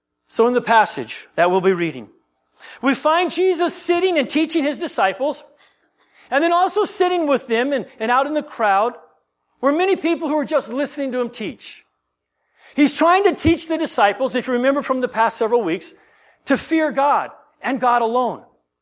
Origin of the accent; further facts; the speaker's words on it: Guam; I grew up on Guam. Many of you know that. And the church I grew up in was a predominantly Filipino church.